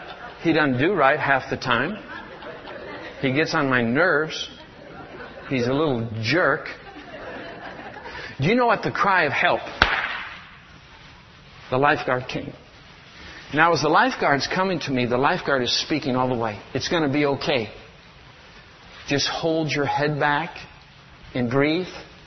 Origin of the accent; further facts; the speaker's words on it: Michigan, United States; Now, when I grew up in Michigan, I grew up out in the country in an old farmhouse. I grew up 5 miles from town.